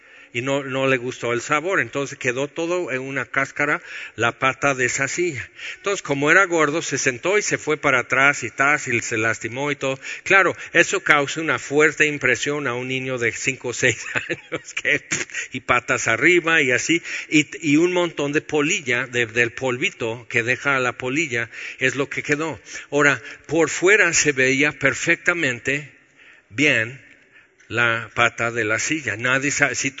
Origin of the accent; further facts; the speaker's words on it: California, United States; yo crecí aquí en California, esto no es complicado.